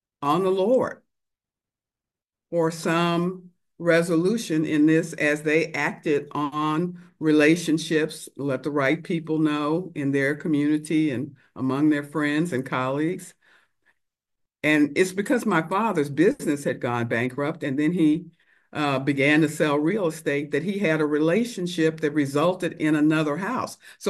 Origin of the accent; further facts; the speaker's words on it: Houston, Texas, United States; I was fortunate enough to get a job out at NASA at the age of 17, growing up in Houston, Texas, where everything was still segregated.